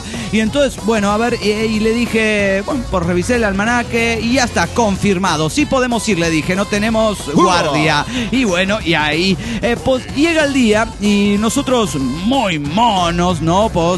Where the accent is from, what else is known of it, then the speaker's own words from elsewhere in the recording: Chetumal, Quintana Roo, Mexico; de Chetumal, Quintana Roo.